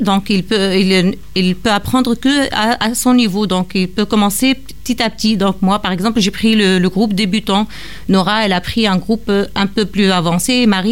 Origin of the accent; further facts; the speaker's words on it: Tunisia; Je viens de la Tunisie et je suis enseignante. J'étais enseignante en Tunisie.